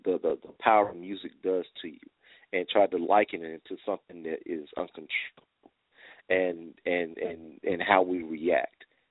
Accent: Chicago, Illinois, United States; most of my training came formally through Chicago public schools.

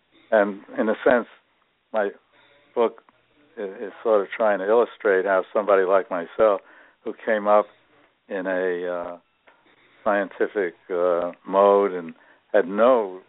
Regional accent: Brooklyn, New York, United States; I grew up in Brooklyn, New York, where the Dodgers were then a ball club.

